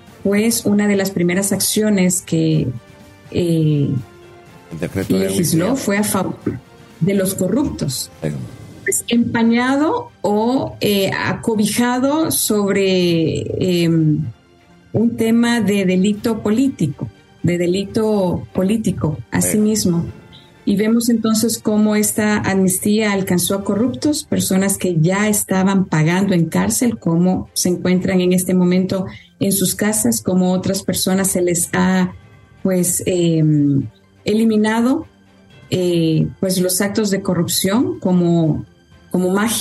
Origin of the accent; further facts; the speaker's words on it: Honduras; en su momento tuvimos la esperanza como hondureños de que las cosas podían mejorar